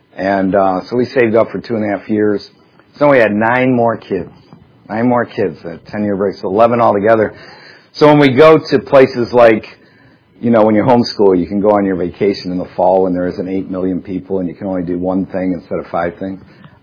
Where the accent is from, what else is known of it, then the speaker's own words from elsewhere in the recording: Detroit, Michigan, United States; Well, I was raised in Detroit, Michigan, and the first time I thought about suicide, I was 7 years old.